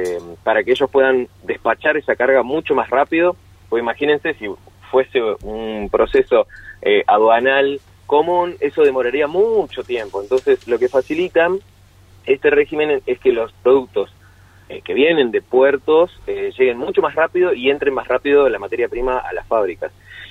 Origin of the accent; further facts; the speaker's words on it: Tierra del Fuego, Argentina; nos envuelve no solo como argentinos, sino también como fueguinos.